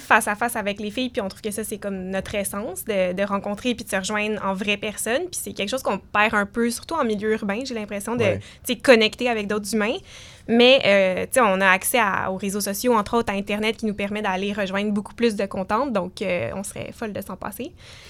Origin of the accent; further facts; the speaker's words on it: Montreal, Quebec, Canada; Moi, à la base, je viens de Notre-Dame-de-Grâce, là, qui est pas très loin de Saint-Henri.